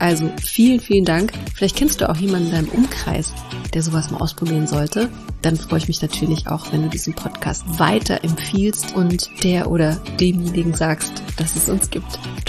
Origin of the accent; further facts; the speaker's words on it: Berlin, Germany; Wir sind ja beide aus Berlin.